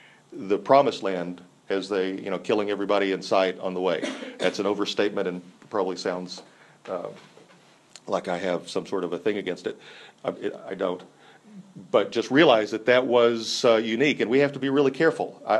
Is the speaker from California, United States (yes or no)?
no; Oklahoma, United States; also born or lived in Texas; I grew up in Oklahoma and Texas.